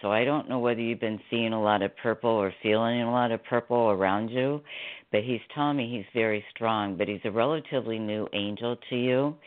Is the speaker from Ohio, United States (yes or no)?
yes; Canton, Ohio, United States; Canton, Ohio.